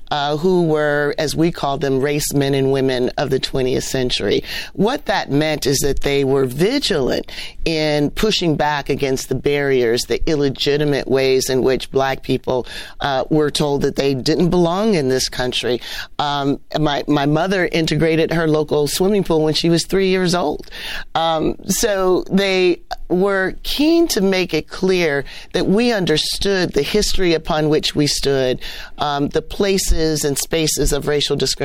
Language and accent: English; Canton, Ohio, United States; born or raised there